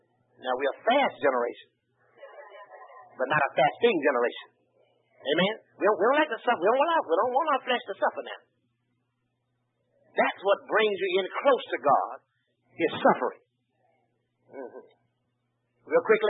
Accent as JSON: {"language": "English", "town": "Boca Raton", "region": "Florida", "country": "United States", "tie": "born or raised there", "said": "I grew up right here in Boca, like I said, and left here, couldn't swim a lick."}